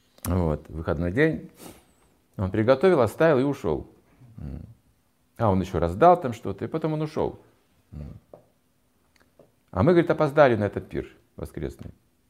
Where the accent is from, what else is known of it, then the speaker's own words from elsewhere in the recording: Russia; И тут мы приехали, коммунисты из России